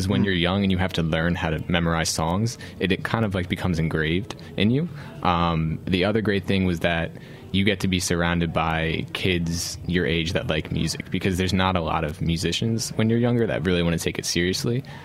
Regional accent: Oreland, Pennsylvania, United States; now in Philadelphia, United States; So technically I'm from the suburbs. So I'm like from Chestnut Hill area.

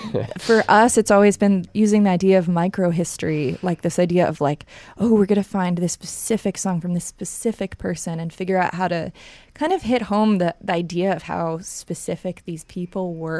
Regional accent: Vermont, United States; So I grew up in Vermont.

